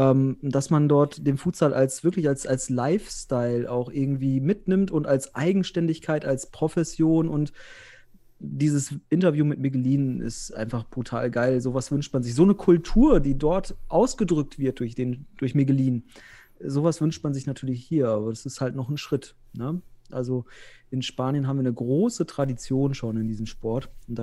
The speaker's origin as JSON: {"language": "German", "region": "North Rhine-Westphalia", "country": "Germany", "said": "ich komme ja aus Westfalen. Ja, nee, ich wohne ja im nördlichsten Zipfel Westfalens, im früheren nördlichsten Zipfel in Osnabrück und bin aber beruflich in Bielefeld tätig"}